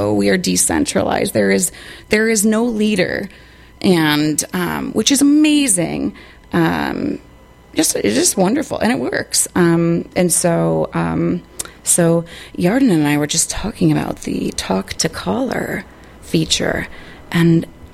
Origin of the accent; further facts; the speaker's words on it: Minneapolis, Minnesota, United States; But I'm from Minneapolis originally, and you know, big heart for